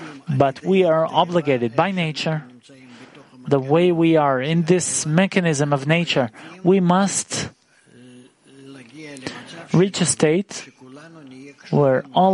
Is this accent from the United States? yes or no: no; Israel; English is a second language; Honorable Rav … I'm from the Valley, Israel Valley.